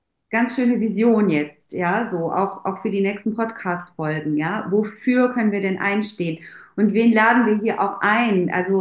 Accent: Germany; born there; ich bin in Deutschland geboren

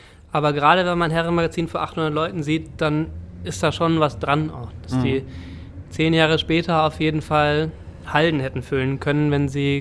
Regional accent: Saxony-Anhalt, Germany; Aber in Hamburg auch oder nur bei uns in der Altmark?

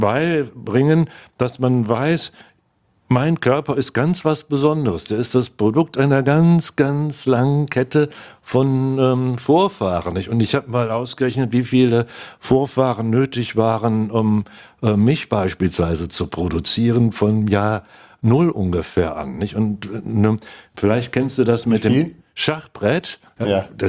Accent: Cologne, North Rhine-Westphalia, Germany; Also als Kölner ist man ja in solchen Dingen auch leichter geneigt, zu sagen, hey, ich will jetzt aber auf die Bühne, ne?

